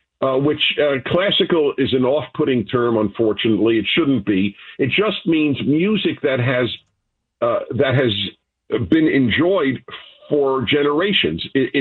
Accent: New York, United States; I grew up in New York, and they made $1 seats available to shows and plays and ballets and operas and concerts. And I took all of them.

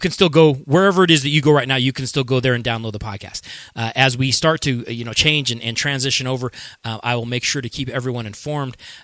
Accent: Colorado, United States; I mean, like I said, I'm from Colorado.

